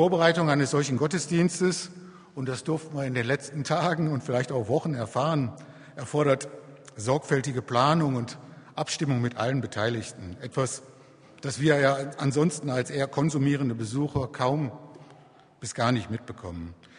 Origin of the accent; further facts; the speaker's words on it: Waltersdorf, Germany; der Marcel Mäuser und ich, wir stammen aus Waltersdorf beide